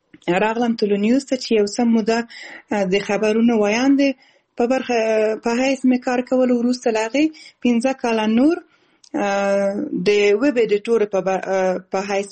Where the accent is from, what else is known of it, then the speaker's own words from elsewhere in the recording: Balkh, Afghanistan; born there; او زه اصل د خوست ولایت یم خو زیږیدلی په بلخ ولایت کې یم او زده کړې مې په کابل کې او په کندز ولایت کې کړې دي